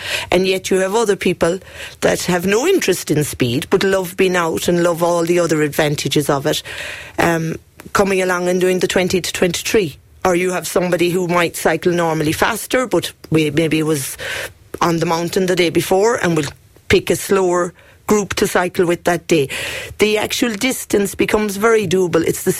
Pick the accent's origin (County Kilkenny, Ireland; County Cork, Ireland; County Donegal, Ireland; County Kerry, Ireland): County Kerry, Ireland; Killarney; I'm from Killarney. I was brought up in town, so we always cycled.